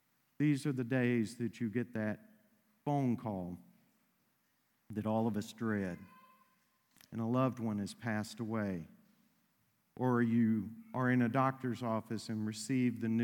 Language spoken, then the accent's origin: English; Texas, United States; I mentioned growing up in East Texas and all of the sayings that I would hear in East Texas.